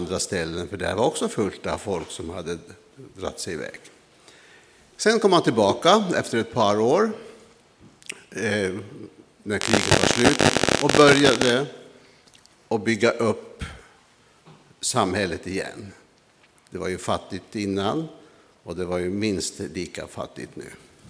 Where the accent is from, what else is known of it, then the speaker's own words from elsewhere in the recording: Nordland, Norway; moved away as an adult; now in Sweden; Själv är jag uppväxt i Lofoten. Men kom till Sverige som 20-åring ungefär.